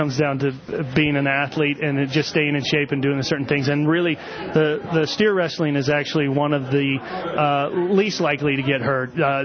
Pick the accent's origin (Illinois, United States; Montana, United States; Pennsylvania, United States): Montana, United States; also born or lived in Colorado; I grew up in Montana, and so I was always around it. And then when we came down to Colorado in '87, I just kind of got away from it